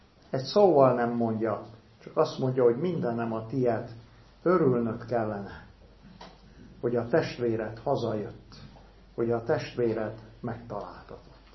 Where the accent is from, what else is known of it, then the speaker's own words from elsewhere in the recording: Mamaia, Constanța County, Romania; 13 éves koromig a szüleim kalotaszegi kézimunkákat ott árultak. Ott nőttem fel a román tengerparton